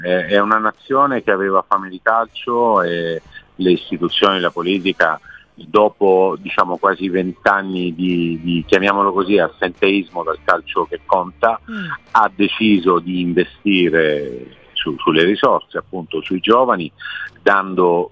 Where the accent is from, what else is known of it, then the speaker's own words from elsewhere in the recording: Lecce, Apulia, Italy; poi io sono di Lecce, dunque mi piace ancora di più, perché si assomigliano tanto le due città.